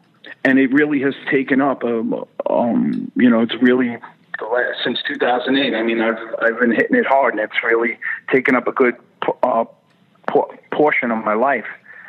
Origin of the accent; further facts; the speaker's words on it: New York, United States; Growing up on Long Island, you know, you go up around fishing boats and the ocean and all that.